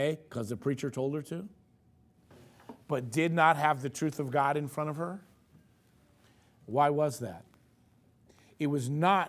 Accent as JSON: {"language": "English", "town": "Indianapolis", "region": "Indiana", "country": "United States", "tie": "born or raised there", "said": "he's from, grew up in the same town I grew up in Indianapolis, in the same neighborhood I grew up in."}